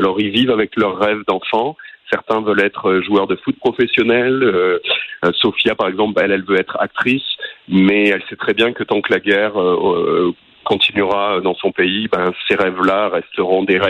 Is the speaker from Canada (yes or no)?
yes; Canada; que je venais du Canada